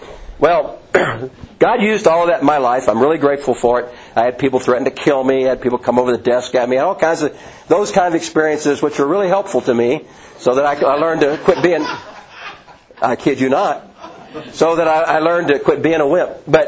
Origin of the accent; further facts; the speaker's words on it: Louisville, Kentucky, United States; I'm from Louisville, so I'm used to being pretty.